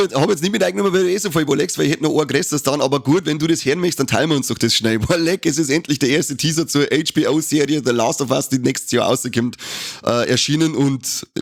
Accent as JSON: {"language": "German", "region": "Bavaria", "country": "Germany", "said": "bei uns in Bayern sagt man, der Schotter soll scheinen halt nicht, gell?"}